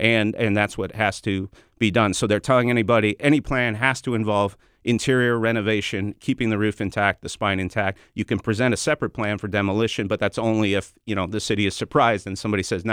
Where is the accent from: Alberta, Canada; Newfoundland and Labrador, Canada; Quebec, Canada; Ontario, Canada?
Quebec, Canada; Montreal; Well, I grew up in Montreal where they built the biggest, and I covered the opening of it.